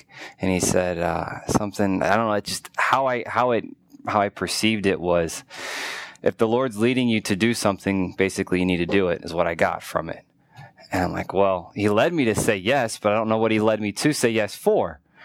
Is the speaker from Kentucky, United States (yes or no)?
yes; Kentucky, United States; And growing up in Kentucky, learning and growing and being a part of my grandfather slowly dying of cancer